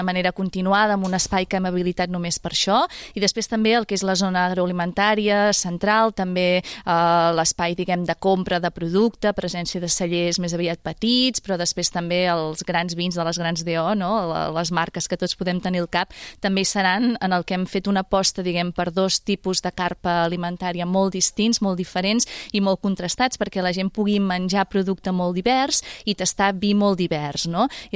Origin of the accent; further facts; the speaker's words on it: Calella, Catalonia, Spain; Calella és el meu poble, jo vaig néixer aquí i em sento d'aquí, encara que ara ocasionalment no hi estigui, doncs no hi visqui